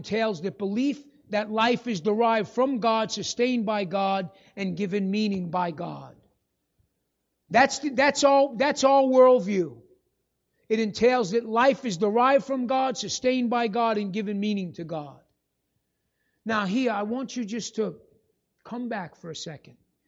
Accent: Casa Grande, Arizona, United States; now in Phoenix, United States; I'm from Casa Grande, and not only that, I live in Phoenix now.

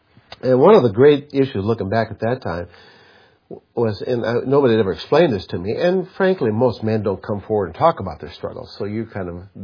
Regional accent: Minnesota, United States; I grew up in Minnesota.

